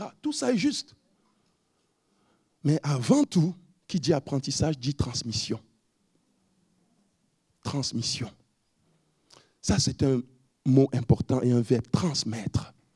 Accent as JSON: {"language": "French", "country": "Cameroon", "said": "Chez moi au Cameroun, on dit dja, dja, dja."}